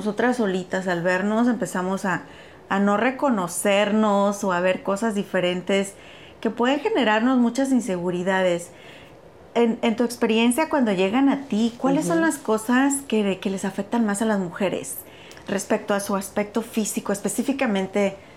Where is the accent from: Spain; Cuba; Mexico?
Mexico; now in United States; yo soy mexicana, tú eres venezolana. Creo que aunque ya vivimos en los Estados Unidos